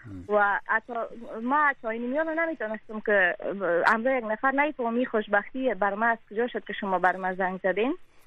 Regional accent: Kabul, Afghanistan; خودم و فامیلم تمام ما در کابل زندگی میکنیم، همینجا به دنیا آمدیم و خودم هم از کابل هستم

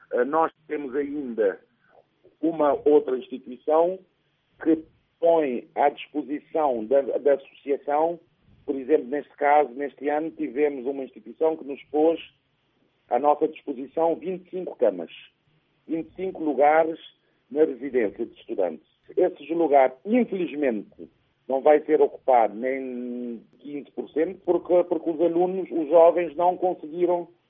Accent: Maio, Cape Verde; Que também somos naturais da Ilha do Maio, Cabo Verde.

